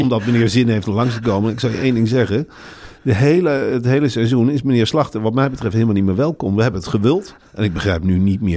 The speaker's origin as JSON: {"language": "Dutch", "town": "Arnhem", "region": "Gelderland", "country": "Netherlands", "said": "Ik kom uit Arnhem, mijn leven gaat uit van zwartgalligheid, maar ik wil nog wel een sprankje hoop hebben."}